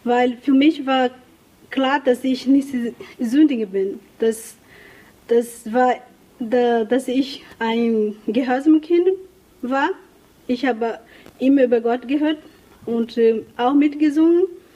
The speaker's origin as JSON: {"language": "German", "country": "Brazil", "tie": "born or raised there", "second_language": "German", "lives_now": "Germany", "said": "ich bin 29 Jahre alt, ich komme aus Brasilien und ich bin Kulin-Indianerin. Ich bin im Dorf geboren und aufgewachsen."}